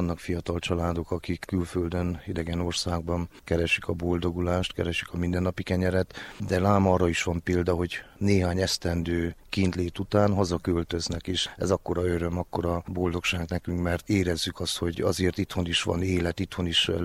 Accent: Aita Mare, Covasna, Romania; Erdővidéki vagyok, Nagyajtán születtem, és ott is gyermekeskedtem, ott jártam az elemi osztályokat

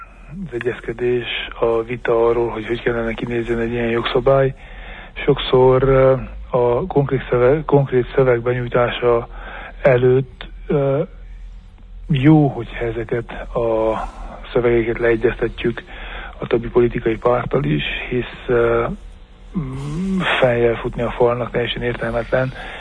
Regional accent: Transylvania, Romania; mi pedig erdélyi magyarként ezekre a piacokra biztos, hogy be tudunk törni az igazi pálinkánkkal.

